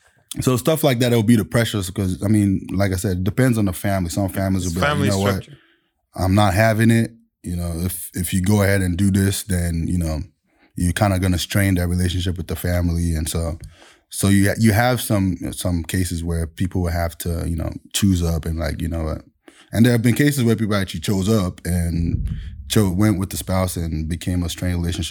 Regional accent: Ibadan, Oyo, Nigeria; also born or lived in Akure; now in Tacoma, United States; I was born in Southwest Nigeria, so I was born in Akure, but I grew up in Ibadan. Ibadan is actually the second largest city in Africa by mass, next to Cairo.

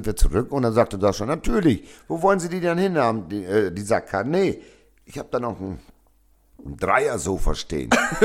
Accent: Lower Saxony, Germany; Nee, Ostfriesland, ich bin Ostfriese und ich bleibe in Ostfriesland.

